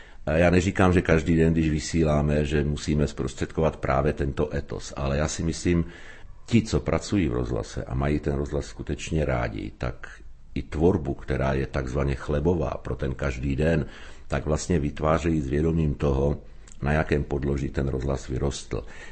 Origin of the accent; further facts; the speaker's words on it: Slovakia; born there; Czech is a second language; now in Czech Republic; protože jsem se narodil na Slovensku, ale za těch 23 let jsem se naučil češtinu velice citlivě vnímat